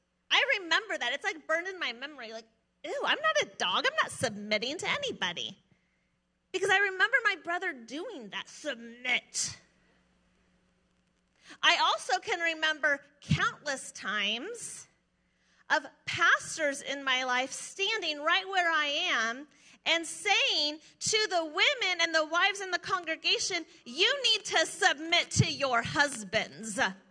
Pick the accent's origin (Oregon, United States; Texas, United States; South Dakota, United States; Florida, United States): Oregon, United States; I'm an American, and I'm a native Oregonian, so don't tell me what to do.